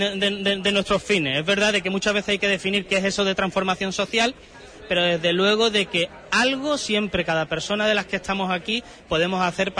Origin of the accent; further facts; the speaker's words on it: Bollullos Par del Condado, Andalusia, Spain; also born or lived in Huelva; now in Seville, Spain; Yo, por ejemplo, soy de Bolludos del Condado, viví en Huelva, estudié en la Universidad de Huelva, trabajé en la Universidad de Huelva, ahora vivo en Sevilla, he estado en Praga, en Alemania, he estado en bastantes sitios